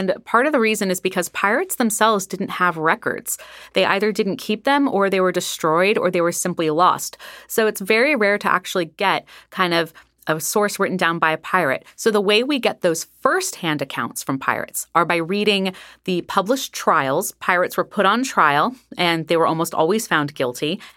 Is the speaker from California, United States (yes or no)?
yes; Los Angeles, California, United States; I am from Los Angeles. I'm an LA native, and I love Disneyland. And I grew up going to Disneyland at least once or twice a year with my family.